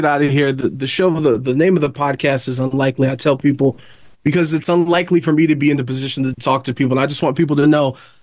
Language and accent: English; Cleveland, Ohio, United States; And like I said, I'm from Cleveland.